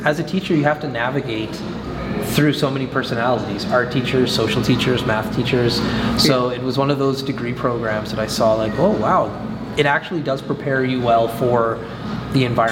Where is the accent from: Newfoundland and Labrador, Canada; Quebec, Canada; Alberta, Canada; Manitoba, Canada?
Alberta, Canada; Fort McMurray; Like, I'm from Fort McMurray, right, obviously.